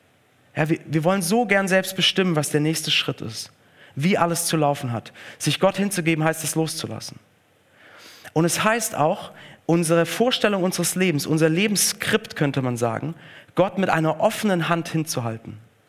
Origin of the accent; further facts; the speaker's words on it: Stuttgart, Baden-Württemberg, Germany; welcher andere Zirkus auch immer so sein Zelt in Stuttgart aufgeschlagen hat, wo ich aufgewachsen bin.